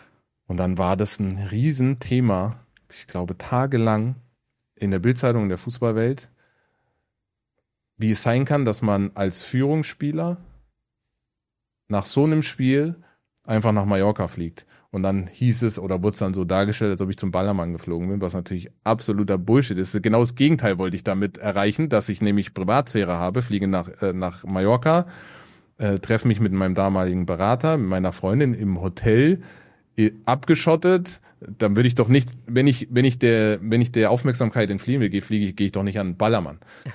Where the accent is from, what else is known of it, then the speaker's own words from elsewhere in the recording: Hamburg, Germany; ich bin in Hamburg fußballerisch groß geworden.